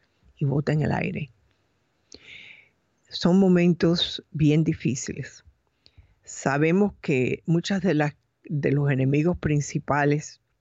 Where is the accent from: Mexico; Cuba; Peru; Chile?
Cuba; moved away; Yo vine de Cuba hace muchos años, creo que fueron hace 60 años.